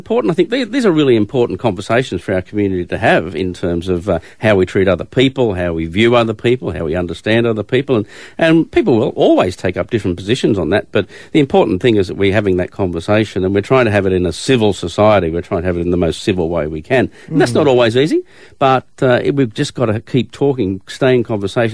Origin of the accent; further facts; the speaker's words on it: New South Wales, Australia; I grew up in the Hunter Valley, where in a really small valley where everyone was related, except me.